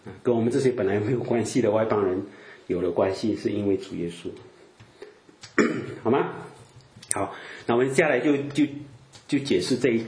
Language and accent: Chinese; Malaysia; 我是马来西亚的哪里哪里哪里